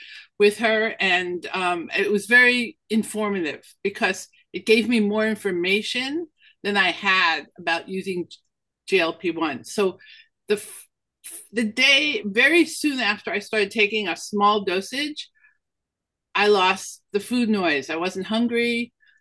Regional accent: Brooklyn, New York, United States; funny because kids used to make fun of Charlotte when I was a kid. I grew up in Brooklyn.

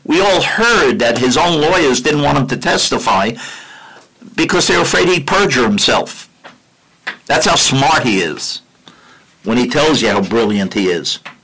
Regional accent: New York City, New York, United States; I come from New York City.

